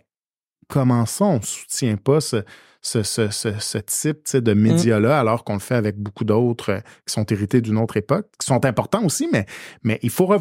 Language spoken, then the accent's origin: French; Quebec, Canada; accent: Québécois; mais moi, je préférerais de loin que mes enfants écoutent du contenu qui est fait ici au Québec avec notre accent.